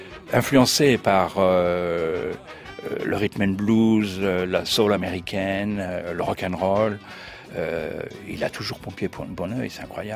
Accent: Addis Ababa, Ethiopia; Oui, littéralement, Addis, c'est chez moi, c'est ma maison. Je suis d'Addis.

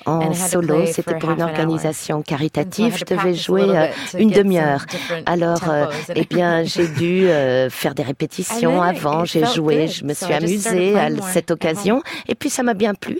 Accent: Texas, United States; j'ai grandi au Texas et je ne rencontrais pas beaucoup de musiciens à l'époque.

